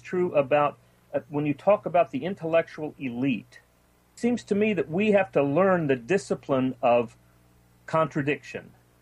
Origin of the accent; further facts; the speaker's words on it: Texas, United States; also born or lived in Boston / Western Massachusetts; now in California, United States; I mean, I grew up in South Texas, wound up in Boston and in Western Massachusetts for an extended period of time. Now I'm in California, been here 20 years.